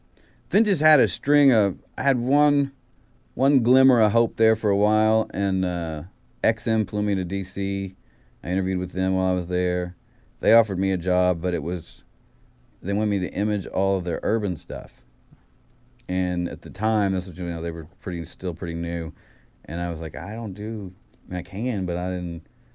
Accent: Lexington, Kentucky, United States; I was born and raised in Lexington. That's where I started.

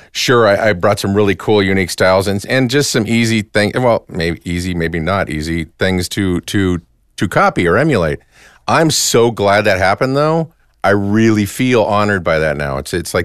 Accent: Alaska, United States; You know, it didn't matter that I came from Alaska.

